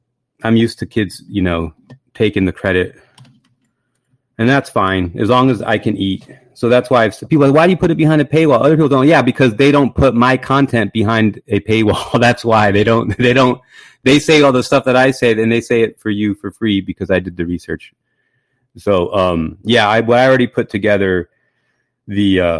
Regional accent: Los Angeles, California, United States; I'm from Los Angeles.

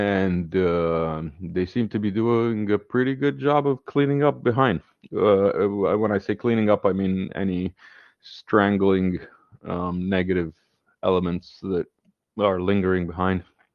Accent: Kuwait; I grew up in Kuwait for a while, and that gives me kind of an interesting perspective on the Kuwait issue.

